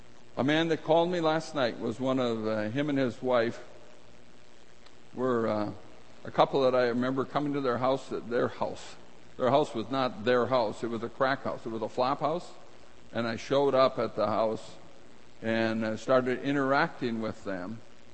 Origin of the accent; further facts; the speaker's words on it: North Dakota, United States; I grew up in North Dakota, and then I had the good fortune of having success in business.